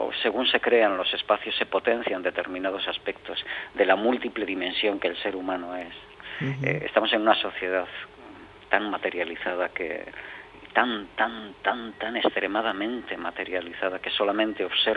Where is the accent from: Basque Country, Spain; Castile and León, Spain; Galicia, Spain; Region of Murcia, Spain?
Basque Country, Spain; Bilbao; moved away as an adult; now in Valencia, Spain; Yo soy de Bilbao y entonces cuando vine a Valencia, hace ya un montón de años